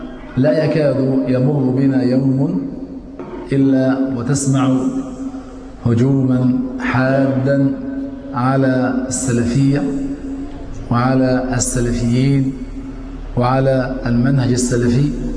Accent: Tanta, Gharbia, Egypt; وأنا من طنطا فقلت لعلي كنت على سفر بالأمس

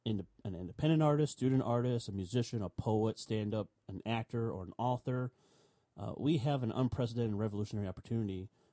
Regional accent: Illinois, United States; a tornado actually hit through a town near my home, kind of near my hometown, about maybe an hour and a half north of where the tornado hit. A town called Washington, Illinois.

